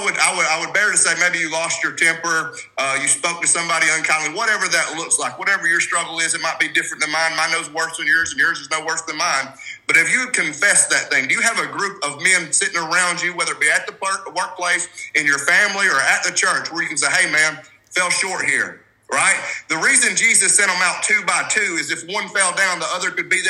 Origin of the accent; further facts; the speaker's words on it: the South, United States; and I grew up in the South, and we went to church and all these things.